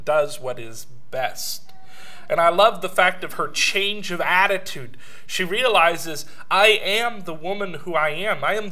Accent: Los Angeles, California, United States; I said, Heidi, I grew up in Los Angeles, California.

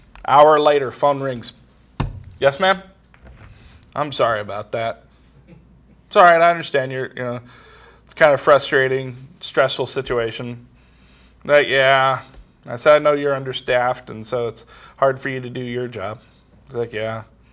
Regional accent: Los Angeles, California, United States; I grew up in Los Angeles with a bunch of crazy cops in LA.

